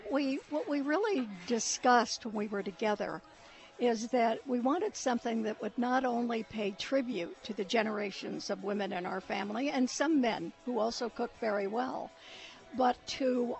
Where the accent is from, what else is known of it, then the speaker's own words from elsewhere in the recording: Chihuahua, Mexico; I am from Chihuahua